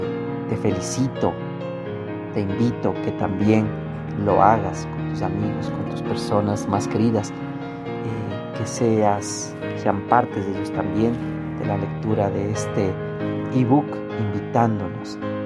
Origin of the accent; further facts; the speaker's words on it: Ecuador; en Latinoamérica y en mi país, Ecuador